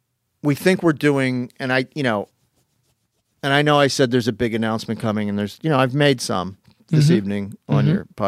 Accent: Haddonfield, New Jersey, United States; also born or lived in Philadelphia, Pennsylvania; Philadelphia, my hometown. Well, actually where I was born, Haddonfield's my hometown, but Philadelphia's where I was born, and I spent a year there.

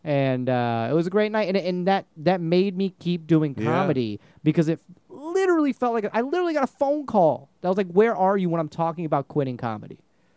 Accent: India; I'm Indian.

